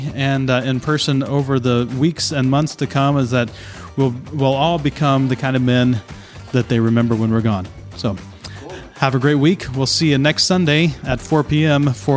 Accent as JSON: {"language": "English", "region": "Ohio", "country": "United States", "tie": "born or raised there", "said": "where I grew up in Ohio, you know, there's an opioid epidemic"}